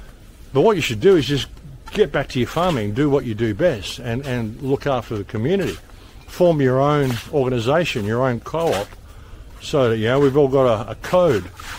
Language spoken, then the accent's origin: English; Adelaide, South Australia, Australia; But when I come from Adelaide, I was born in Adelaide.